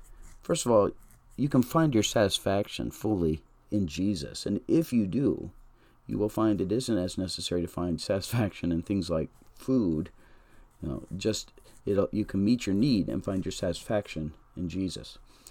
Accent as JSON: {"language": "English", "country": "United States", "said": "as particularly American Christians, that we not overuse our material abundance for our own pleasures"}